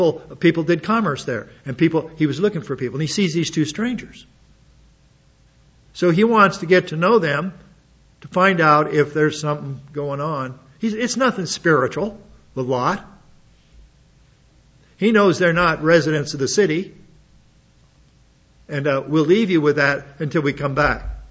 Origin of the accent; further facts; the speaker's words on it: Hot Springs, South Dakota, United States; We did a virtual tour of my hometown, Hot Springs, South Dakota.